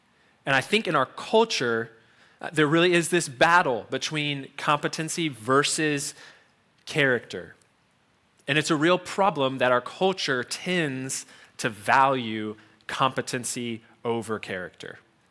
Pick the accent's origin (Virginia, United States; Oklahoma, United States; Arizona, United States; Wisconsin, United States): Virginia, United States; Like Carter said, we came to Roanoke about 3.5 years ago. We grew up in the New River Valley, about an hour away.